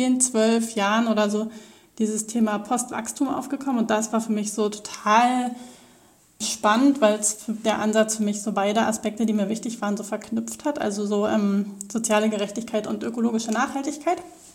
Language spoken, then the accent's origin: German; Brandenburg, Germany; Ich bin im Osten aufgewachsen, also in Brandenburg und in einer politischen Familie groß geworden